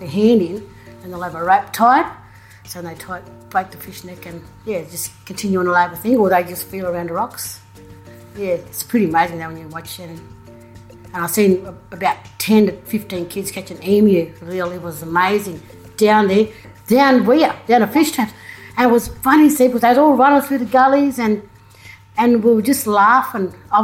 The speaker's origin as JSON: {"language": "English", "town": "Brewarrina", "region": "New South Wales", "country": "Australia", "tie": "born or raised there", "said": "We didn't have a pretty thing, but my dad worked really hard, shearer. Growing up in Brewarrina, love it, love the river."}